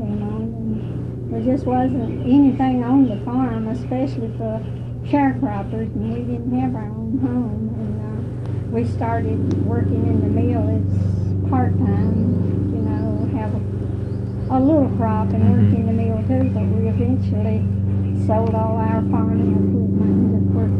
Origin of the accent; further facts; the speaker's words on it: South Alamance, North Carolina, United States; born there; No, I wasn't born in Hall River. Right. I was born in South Alamance. They moved back to where his home was, mm-hmm. South Alamance County. And I was born down there.